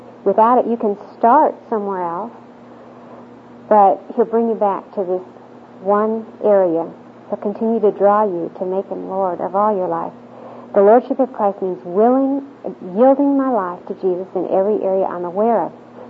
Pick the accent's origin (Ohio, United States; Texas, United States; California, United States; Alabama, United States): California, United States; moved away as an adult; now in Oklahoma, United States; Actually, I'm a transplant from California, and so God gave me the opportunity to move to Oklahoma